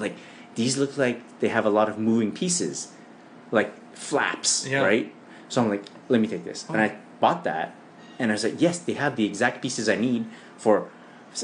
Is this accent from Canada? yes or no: yes; Montreal, Quebec, Canada; I'm a guy from Montreal.